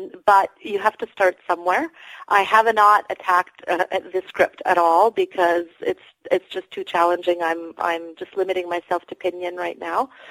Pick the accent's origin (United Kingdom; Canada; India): Canada; Western Canada; because when I was raised in Western Canada, Francophones did not have their own schools yet.